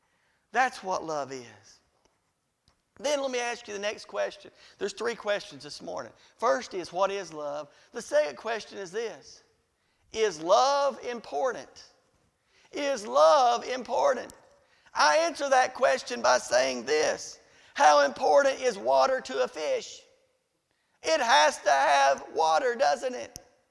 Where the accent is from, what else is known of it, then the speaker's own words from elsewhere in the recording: Riceville, United States; I'm from Riceville and I can't figure out those things.